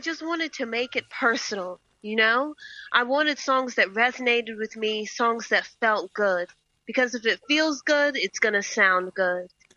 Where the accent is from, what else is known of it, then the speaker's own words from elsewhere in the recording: Roanoke, Virginia, United States; And I wanted to do Baltimore because I am American, as you know. I'm from Roanoke, Virginia, as you just stated.